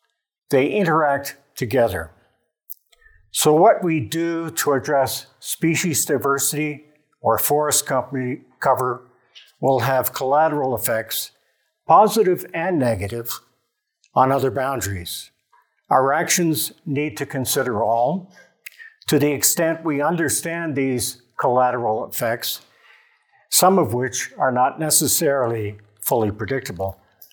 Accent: Ontario, Canada; but I'm also a Canadian. I'm a registered professional planner within the province of Ontario

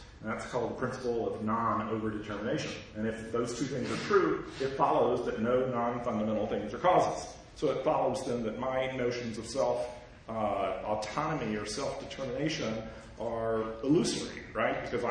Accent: the South, United States; accent: Southern; I'm a Southerner. Some of you can probably hear from my accent. I grew up in the South during the Jim Crow era in the 50s and 60s.

